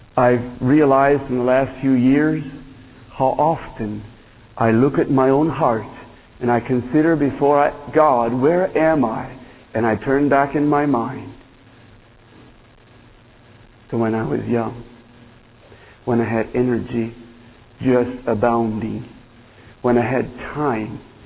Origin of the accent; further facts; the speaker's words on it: Ohio, United States; from Ohio.